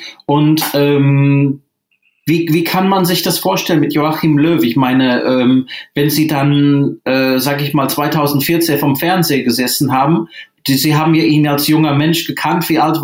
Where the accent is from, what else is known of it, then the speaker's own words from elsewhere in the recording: England, United Kingdom; now in Dortmund, Germany; Ich bin Engländer, ich kam 1983 kam ich nach Dortmund